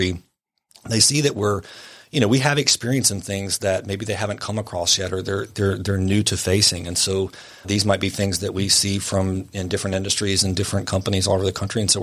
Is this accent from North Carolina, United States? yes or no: yes; Wilmington, North Carolina, United States; I was born and raised in Wilmington, and you don't find that much anymore